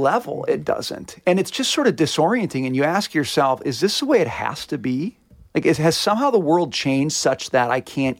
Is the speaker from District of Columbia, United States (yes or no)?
no; Minnesota, United States; So I grew up in Minnesota.